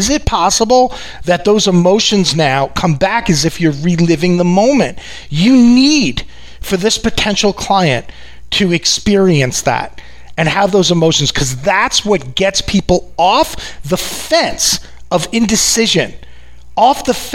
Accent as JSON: {"language": "English", "region": "New York", "country": "United States", "accent": "New York", "said": "Whenever I hang out with my family members, my New York accent really comes out."}